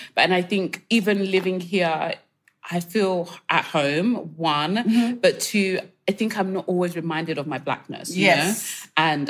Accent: Nigeria; we had parents that made us come back to Nigeria and made sure that we were still really part of being Nigerian.

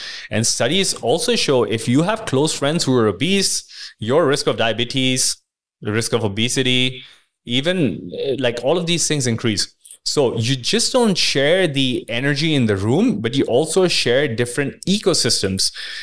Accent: India; because I'm from India

